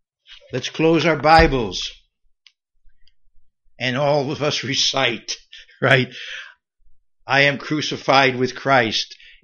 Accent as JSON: {"language": "English", "region": "New York", "country": "United States", "accent": "New York", "said": "he told me, that I haven't lost my New York accent."}